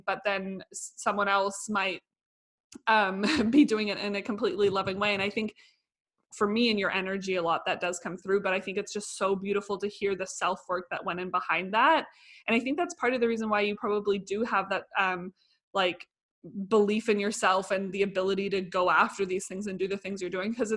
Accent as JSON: {"language": "English", "country": "Canada", "tie": "born or raised there", "also_born_or_lived": "Germany", "said": "I do say I'm Canadian because I was born in Canada and I lived mostly in Canada, but both my parents are German. And after I was born here, when I was 10 days old, I went back to Germany until I was, I think, 4."}